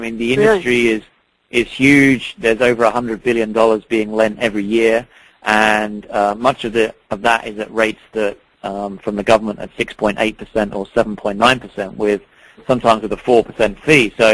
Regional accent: United Kingdom; As you can probably detect from my accent, I'm not from here originally. I am from the U.K.

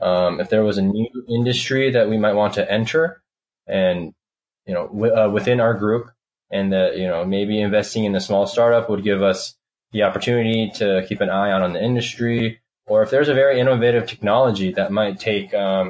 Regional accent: California, United States; moved away as an adult; now in Taiwan; Well, I'm originally back from California in the United States, did strategy management consulting for about 6 years.

